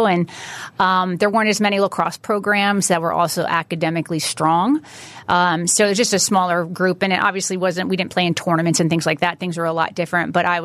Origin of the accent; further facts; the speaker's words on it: Chatham, New Jersey, United States; I'm from North Jersey, Chatham, New Jersey.